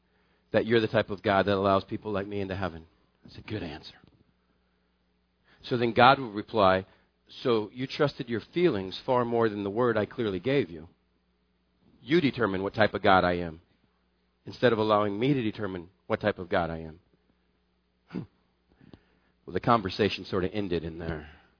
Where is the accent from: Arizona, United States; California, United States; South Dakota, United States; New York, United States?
Arizona, United States; Well, I'm from Arizona. I kind of like the heat.